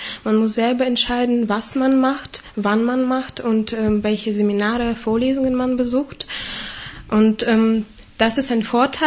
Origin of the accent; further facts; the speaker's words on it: Kostanay, Kostanay Region, Kazakhstan; German is a second language; moved away as an adult; In meiner Heimatstadt Kostanai in Kasachstan habe ich angefangen, deutsche Philologie zu studieren.